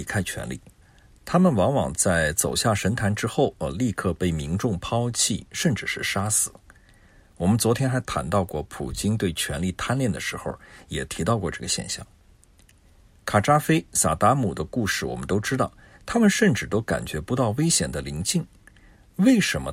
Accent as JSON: {"language": "Chinese", "country": "China", "said": "其实这篇文章的观点对于来自中国的华裔来说是相当好理解的，因为我们就是来自于一个有这样历史的国家。"}